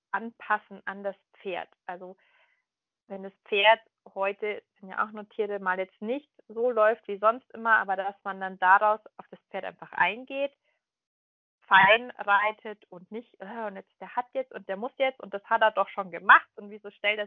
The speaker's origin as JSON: {"language": "German", "town": "Munich", "region": "Bavaria", "country": "Germany", "said": "also ich komme ja aus München"}